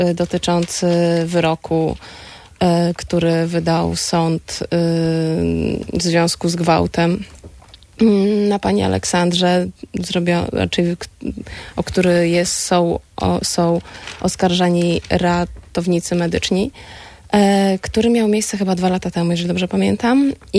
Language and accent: Polish; Warmian-Masurian Voivodeship, Poland; Ja jestem z Warmii.